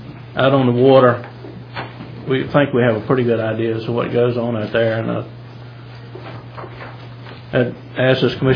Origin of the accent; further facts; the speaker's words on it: Virginia, United States; I'm from the Upper James River